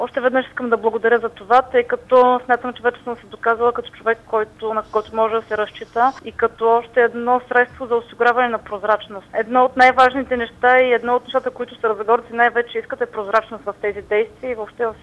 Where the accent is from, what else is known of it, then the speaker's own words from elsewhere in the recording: Stara Zagora, Stara Zagora Province, Bulgaria; аз съм родена в центъра на Стара Загора и цял живот съм живела тук